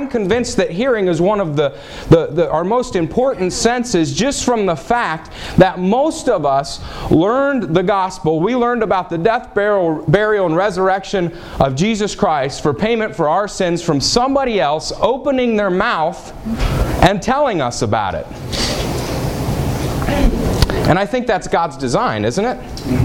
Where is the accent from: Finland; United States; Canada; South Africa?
United States; Dayton, Ohio; I'm from the Dayton, Ohio area